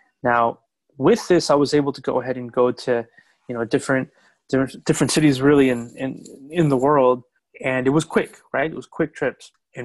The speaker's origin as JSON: {"language": "English", "region": "New York", "country": "United States", "lives_now": "Phoenix, United States", "said": "I'm originally from New York, but I'm in Phoenix right now, and I've kind of had to stay in Phoenix, right, since early 2020."}